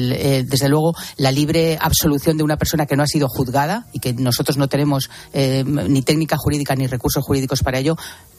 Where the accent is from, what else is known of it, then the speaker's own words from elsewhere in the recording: Spain; como españoles